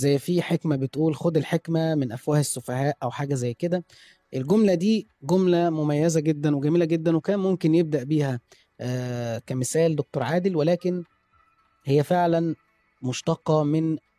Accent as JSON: {"language": "Arabic", "country": "Egypt", "said": "ده سبب لينا إحنا كمصريين ولكن هو مش سبب واقعي"}